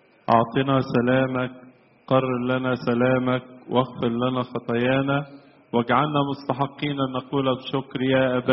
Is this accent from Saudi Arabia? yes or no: no; Egypt; نستخدمها كلنا كمصريين